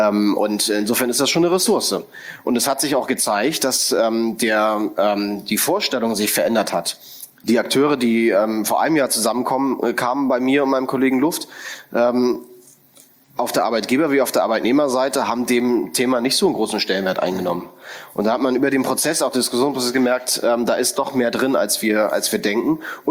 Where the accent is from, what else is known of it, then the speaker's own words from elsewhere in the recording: Berlin, Germany; auch als Berliner und derjenige, der lang hier gearbeitet hat